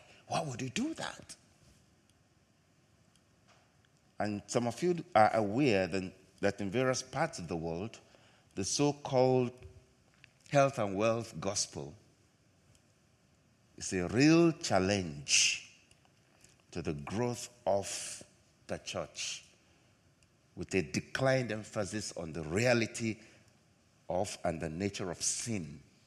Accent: Nigeria; In my home country, in Nigeria, we have auditoriums that seat 50,000 people at one service, 100,000.

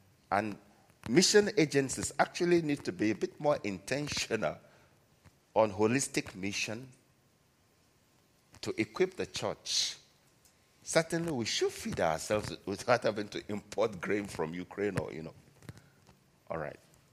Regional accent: Nigeria; now in Ghana; We have the same challenge in my home country, Nigeria. I live in Ghana now.

